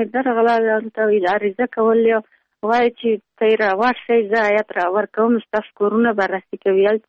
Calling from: Pul-e-Khumri, Baghlan, Afghanistan; د پلخمری.

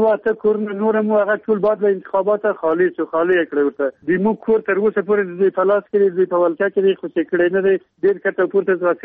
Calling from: Ghazni, Afghanistan; غزنی ولسوالۍ نه سید موږ مرکز دی 2 کیلومتر له ښار لري

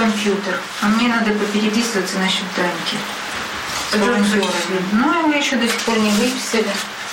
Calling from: Moscow Oblast, Russia; Я из Московской области.

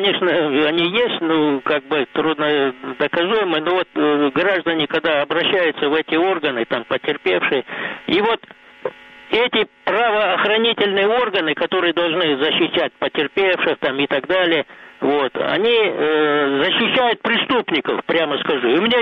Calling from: Dzhankoi, Crimea, Ukraine; вот я из Жанкоя

